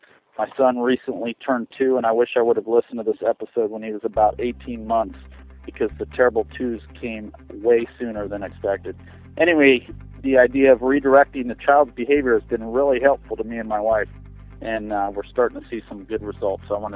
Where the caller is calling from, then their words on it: Las Vegas, Nevada, United States; I'm calling from Las Vegas, Nevada.